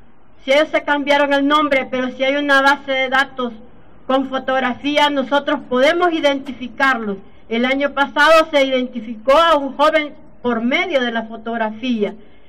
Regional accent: El Salvador; vengo del país de El Salvador.

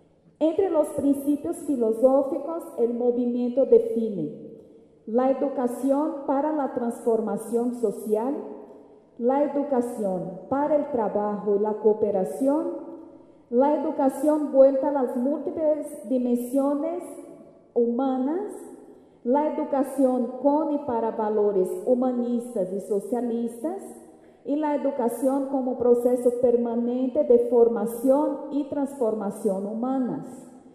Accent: Brazil; Spanish is a second language; constituciones brasileñas, y en especial en la Carta Magna de 1988, que fue la última que fue aprobada, renovada en mi país

